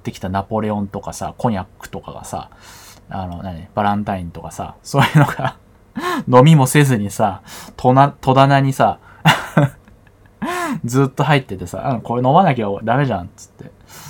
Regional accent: Tokyo, Japan; also born or lived in Los Angeles, United States; 僕はロサンゼルスで生まれたんですけど、まあ父親がアメリカ人で、でもまあすぐ離婚することになって、でそれでと日本帰ってきて、またまあうちのおじいちゃんとかと暮らして、でそれ代々木八幡だったんですけど

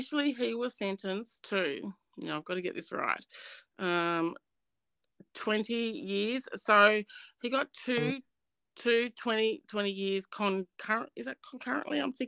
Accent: Tasmania, Australia; So I'm actually from Tasmania. I'm in Tasmania.

